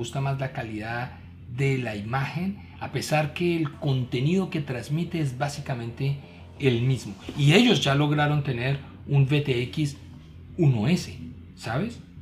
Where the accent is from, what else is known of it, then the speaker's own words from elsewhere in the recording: Colombia; En Colombia, mira, yo soy colombiano y en Colombia decimos